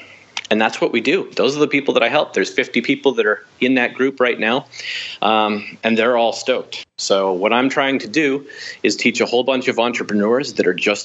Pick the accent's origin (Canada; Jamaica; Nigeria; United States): Canada; Calgary, Alberta; moved away as an adult; if you're born and raised in Calgary, Alberta, you feel out of place because it's a city that was 300,000 people when I was born and grew to over a million people by the time I left at the age of 23.